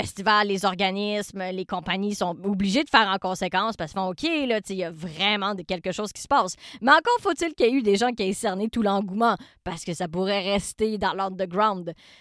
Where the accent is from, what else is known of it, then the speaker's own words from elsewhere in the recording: Quebec, Canada; je viens de la Mauricie.